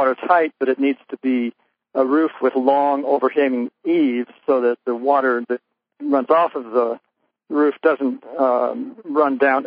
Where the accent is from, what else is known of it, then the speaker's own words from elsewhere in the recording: Idaho, United States; We grew up in Idaho, in southern Idaho.